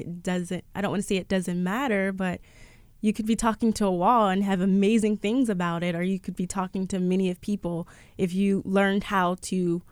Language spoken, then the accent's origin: English; Braddock, Pennsylvania, United States; Growing up there, I got to see